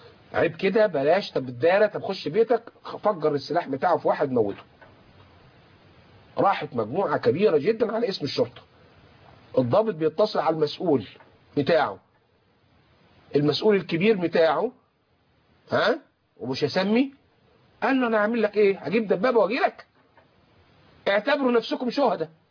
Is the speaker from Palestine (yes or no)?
no; Egypt; إحنا كلنا مصريين.